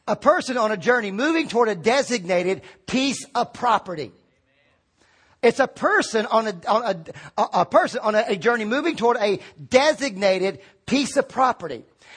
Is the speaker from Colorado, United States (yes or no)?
no; Virginia, United States; And I said, and I've got a Virginia license. I was from Virginia. I said, I got a Virginia license.